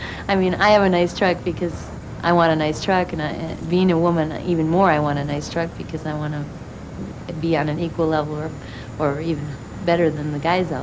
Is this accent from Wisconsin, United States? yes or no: yes; Wisconsin, United States; First of all, I grew up in Kenosha County.